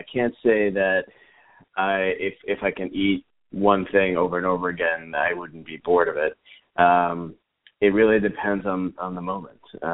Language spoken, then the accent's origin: English; New York, United States; So really, with growing up in the Tri-State area of New York and being in America, I do like New American cuisine.